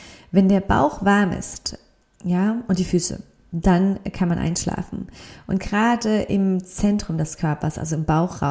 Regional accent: Mainz, Rhineland-Palatinate, Germany; now in Nagold, Germany; ich liebe meine Heimatstadt Mainz und meine neuen Freundinnen hier in Nagold

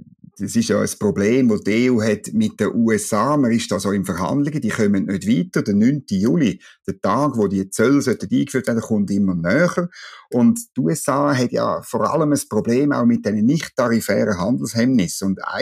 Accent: Switzerland; Und für mich als Schweizer, das tönt in den Ohren doch wahnsinnig gut.

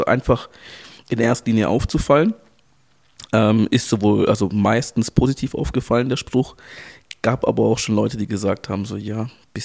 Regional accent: Angola; now in Germany; Wir sind damals als Flüchtlinge aus Angola gekommen, 89 in Deutschland, beziehungsweise in Berlin gelandet noch.

